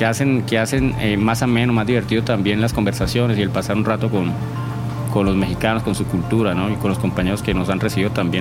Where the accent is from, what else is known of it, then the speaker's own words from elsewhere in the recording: Colombia; soy colombiano y estoy encantado hoy de venir a compartir con ustedes este espacio.